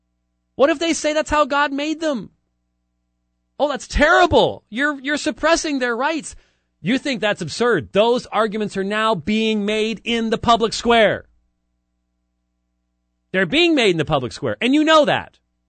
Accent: United States; I'm an American.

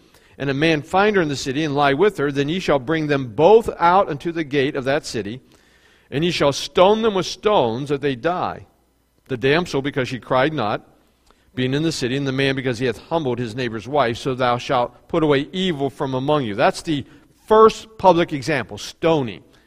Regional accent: West Virginia, United States; That may not be the most perfect English. One of the dangers in our home, but hey, I'm from West Virginia. It's all good.

